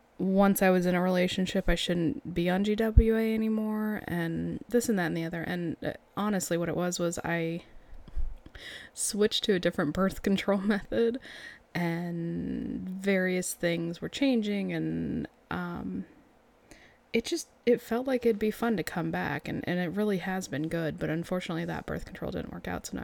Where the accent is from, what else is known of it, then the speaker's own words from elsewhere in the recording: Texas, United States; now in Midwest, United States; I'm not from California. I've answered this before. I'll take the love, but I am not Californian. I've been there a few times, but never lived there. Texan and now Midwestern, so mimbling.